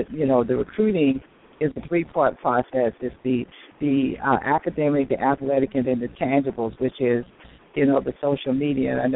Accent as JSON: {"language": "English", "region": "South Carolina", "country": "United States", "said": "That is fantastic because I know Monroe is near the Pageland because I'm from South Carolina."}